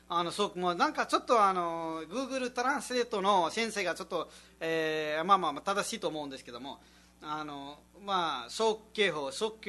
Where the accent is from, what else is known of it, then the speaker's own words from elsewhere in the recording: Nepal; first language Nepali; Japanese is a second language; あ、自分たちはネパール語なんですけども、ネパールもあのなんかヒマラヤとかあのちょっと山のところとか、あの東とか南とかあの中、あのそういうあの方言がい